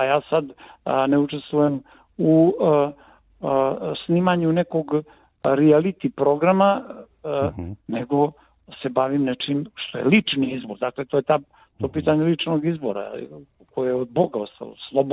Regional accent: Montenegro; zašto kažem i Crne Gore, možda mi to nisam trebao reći, zna se da živim u Crnoj Gori.

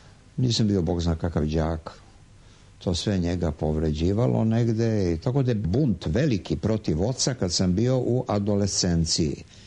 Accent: Belgrade, Serbia; born there; sam rođen u Zadarskoj ulici koja je odavde 100 metara udaljena. Tako da ovaj kraj mi je veoma drag i volim ga jako.

